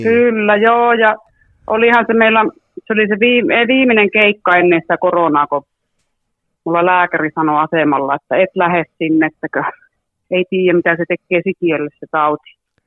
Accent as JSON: {"language": "Finnish", "town": "Sodankylä", "region": "Lapland", "country": "Finland", "tie": "born or raised there", "said": "No ehkä tuolla Sodankylässä ihmiset tunnistaa, kun siellä kotipuolella käy"}